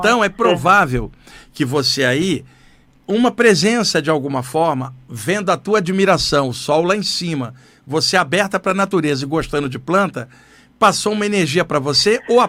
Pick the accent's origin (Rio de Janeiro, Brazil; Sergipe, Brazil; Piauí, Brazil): Rio de Janeiro, Brazil; now in São Paulo, Brazil; Porque eu cresci no Rio, mas estou em São Paulo há 35 anos.